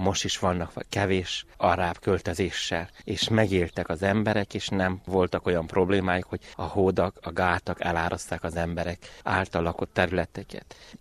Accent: Verebes, Romania; Én 42 évvel itt nőttem fel, ismerek mindenkit, mind községszinten, mind Verebesen.

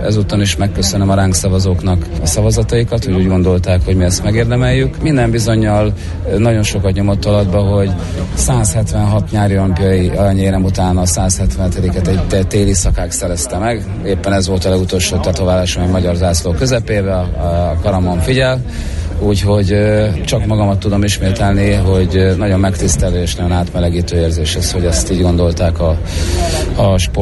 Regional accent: Hungary; mert magyar ember vagyok

